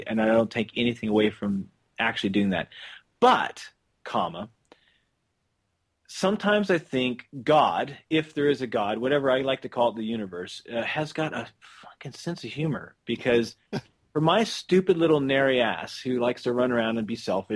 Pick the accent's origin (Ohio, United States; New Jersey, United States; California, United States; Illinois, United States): California, United States; You know, I'm American, so that's a pretty far place for a stupid person from Southern California.